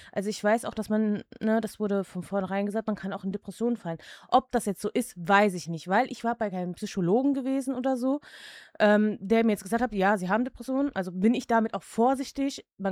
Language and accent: German; Czechia; ich bin Tschechin auch, habe auch da die Staatsangehörigkeit.